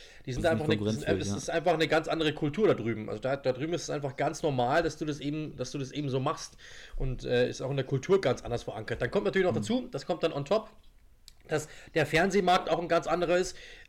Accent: Germany; Ich bin selber Deutscher, ja

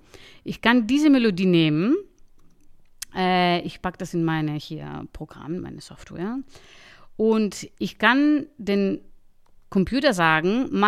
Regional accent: Athens, Attica, Greece; German is a second language

